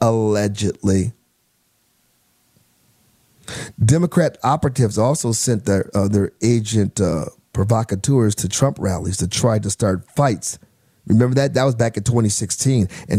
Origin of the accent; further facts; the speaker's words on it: Milwaukee, Wisconsin, United States; now in Phoenix, United States; I am from Phoenix, Arizona, and my hometown, Tucson, Arizona, adopted hometown, really originally from Milwaukee.